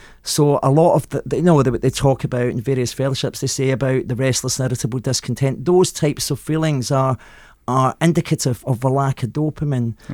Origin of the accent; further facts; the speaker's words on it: Glasgow, Scotland, United Kingdom; So I grew up in Glasgow in the 60s.